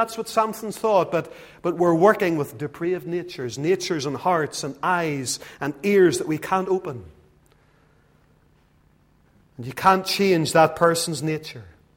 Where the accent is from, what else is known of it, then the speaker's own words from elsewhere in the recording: Lisburn, Northern Ireland, United Kingdom; I can remember growing up in Lisburn